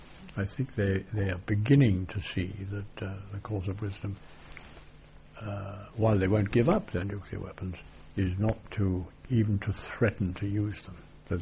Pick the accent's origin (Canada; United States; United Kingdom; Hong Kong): Hong Kong; born there; because I was born in Hong Kong and my parents were there for many years.